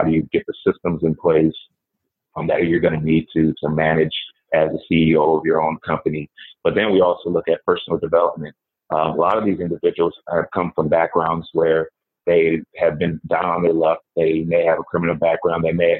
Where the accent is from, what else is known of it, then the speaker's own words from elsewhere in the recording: Minneapolis, Minnesota, United States; So I'm from this community. I'm from North Minneapolis.